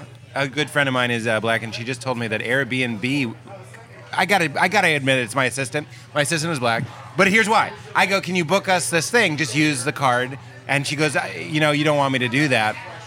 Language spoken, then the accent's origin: English; Boston, Massachusetts, United States; I was squatted out in a field of dreams. I'm from Boston. You wouldn't have guessed it.